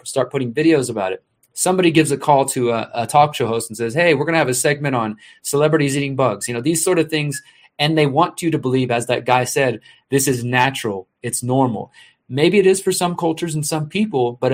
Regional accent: Texas, United States; moved away as an adult; now in Mexico; I moved to Mexico in March 2020. I'm from Texas as well, and I was planning on getting land in Texas, but I ended up just coming down here.

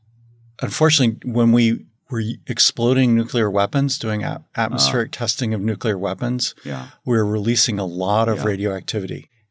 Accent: Los Angeles, California, United States; I grew up in Los Angeles, and my grandmother lived near the beach.

